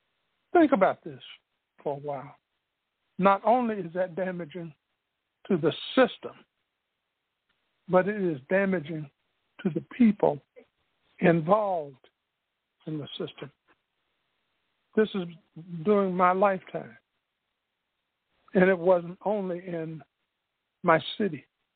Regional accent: Spartanburg, South Carolina, United States; born there; That's why I was born in the Spartanburg General Colored Hospital, because they weren't going to spend the same on it as they did any other.

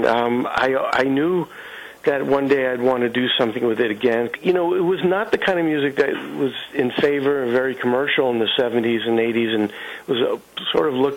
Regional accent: Brooklyn, New York, United States; growing up in Brooklyn, I wound up going into the city starting when I was about 13 or 14 for these classes

